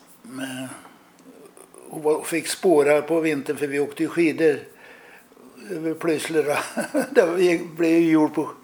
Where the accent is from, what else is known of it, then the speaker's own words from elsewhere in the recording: Sweden; born there; Jag tror att den stuga jag är född i låg på Sunnersbergs marker.